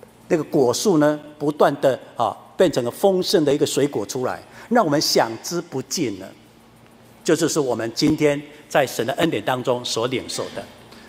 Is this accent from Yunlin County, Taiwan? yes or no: yes; Yunlin County, Taiwan; 我爸爸出生在一个非常乡下的乡下，我们云林县呢是一个非常典型标准的农业县